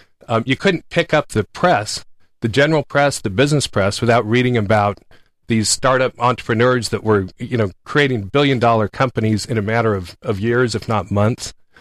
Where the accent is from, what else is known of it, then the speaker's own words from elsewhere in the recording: Los Gatos, California, United States; I grew up in Los Gatos, which is just down the road from Stanford